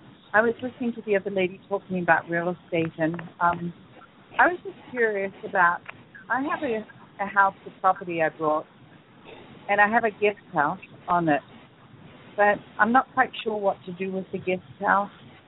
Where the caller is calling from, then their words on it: California, United States; No, I live in up in the San Bernardino Mountains in California.